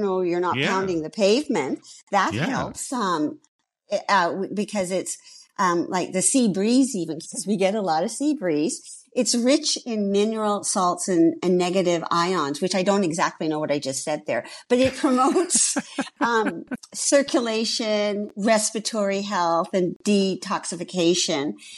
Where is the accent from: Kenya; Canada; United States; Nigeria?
Canada; as a Canadian, it's always neat when you're at a destination outside of your country, you see another Canadian.